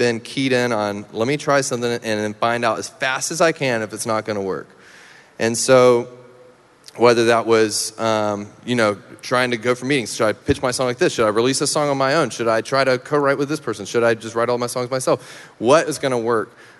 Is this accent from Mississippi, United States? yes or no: yes; Meridian, Mississippi, United States; In my hometown, yep, Meridian.